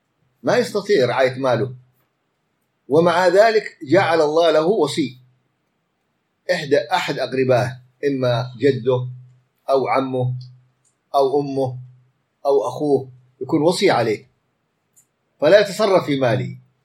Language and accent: Arabic; Yemen; في رجل كان عندنا في اليمن